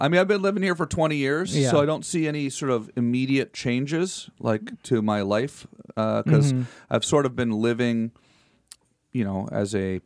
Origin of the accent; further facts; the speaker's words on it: Canada; first of all, I'm still Canadian also.